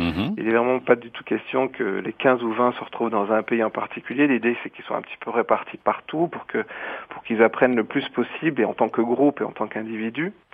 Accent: France; Parce que je suis français, évidemment.

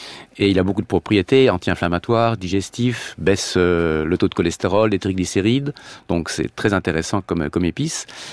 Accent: Grand Est, France; Mais chez nous en Alsace et en Lorraine, on a l'habitude de boire des vins chauds.

